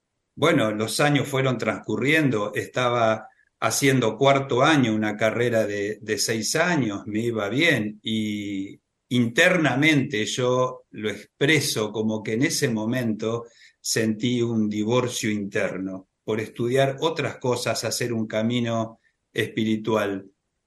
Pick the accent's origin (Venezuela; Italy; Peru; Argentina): Argentina; Nueve de Julio, Buenos Aires Province; Acá en el interior, el mate, no soy de Capital Federal, de 9 de julio, provincia de Buenos Aires.